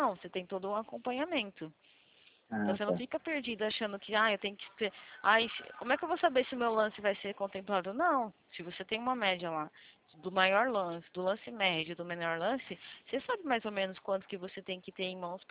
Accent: Rio Claro, São Paulo, Brazil; Sou de Santa. Na verdade, eu sou de Rio Claro, né?

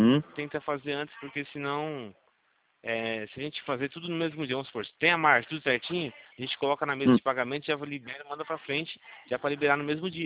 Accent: Campinas, São Paulo, Brazil; o meu DDD é 19, sou aqui da região de Campinas, tá?

